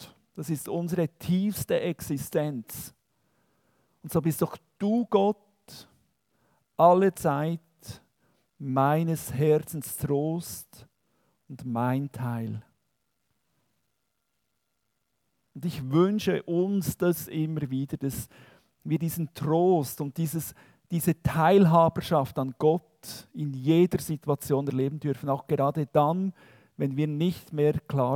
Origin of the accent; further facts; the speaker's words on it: Bern, Switzerland; accent: Bernese; Ich versuche es, als Berner Hochdeutsch zu sprechen.